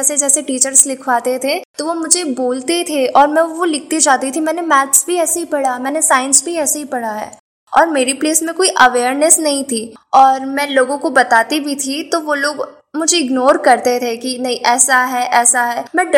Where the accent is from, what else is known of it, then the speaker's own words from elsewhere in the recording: Indore, Madhya Pradesh, India; मैं इंदौर मध्य प्रदेश से हूँ।